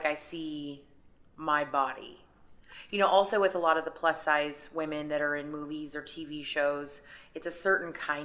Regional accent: Seattle, Washington, United States; Well, when I was looking back at like a lot of the shows I watched growing up, I realized how white a lot of it was.

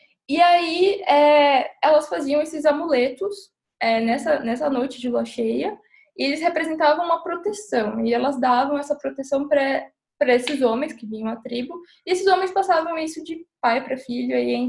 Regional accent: Pará, Brazil; eu sou paraense. E existe a cultura marajoara no Pará. É uma cultura indígena

